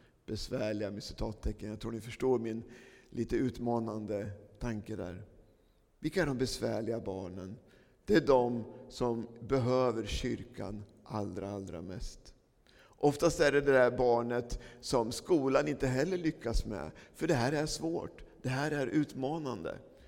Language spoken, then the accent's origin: Swedish; Söderköping, Östergötland, Sweden; hängde mycket i Pingstkyrkan i Söderköping där jag växte upp